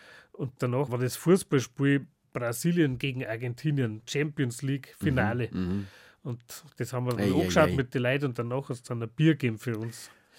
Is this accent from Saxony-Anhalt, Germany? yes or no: no; Fischbachau, Bavaria, Germany; Ja, also wenn man es genau nimmt, aus Eppach, aber das gehört zur Gemeinde Fischbachau.